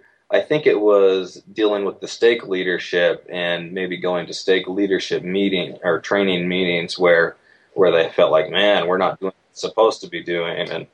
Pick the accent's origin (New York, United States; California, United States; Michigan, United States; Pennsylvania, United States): New York, United States; Syracuse; So I grew up there in Syracuse. I went on a mission. I got married, and I continued going to school. We had two kids and went to graduate school in Iowa.